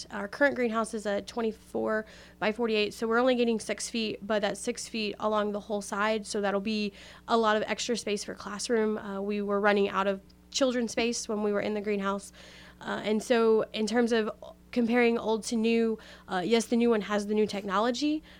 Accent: Thompson, Missouri, United States; So I was raised in Thompson on a family farm. I graduated from Centralia.

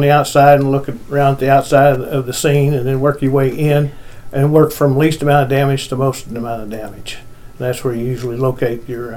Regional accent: Mexico, Missouri, United States; Well, I was born and raised here in Mexico.

